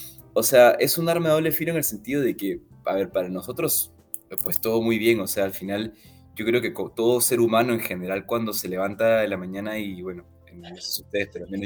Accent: Lima, Peru; also born or lived in Santiago, Chile; yo vivía en Santiago de Chile, pero yo soy de Lima, y en Lima siempre era para mí venir los veranos

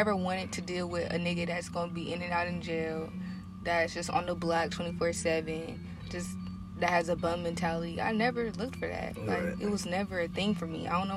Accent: Vallejo, California, United States; Especially growing up in Vallejo, you know, like that's mostly like, it's like one-sided.

